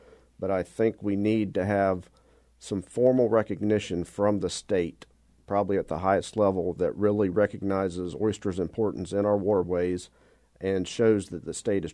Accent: Cedar Island, North Carolina, United States; And growing up in Cedar Island at the north end of Core Sound, there were many, many leases in Cedar Island Bay and adjoining bays

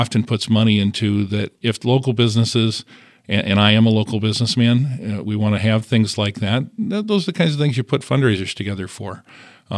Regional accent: Lowell, United States; one of the things that has bothered me the most is in my hometown. I live out in Lowell, and we have a showboat out there that has been on the river for 60 or 70 years

